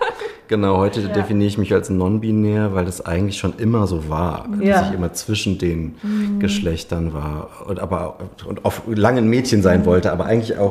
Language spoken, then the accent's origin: German; Paderborn, North Rhine-Westphalia, Germany; Genau, ich komme aus Paderborn. Aber nicht aus der Stadt, sondern nochmal 25 Kilometer weiter Richtung Sauerland schon fast, Westfalen.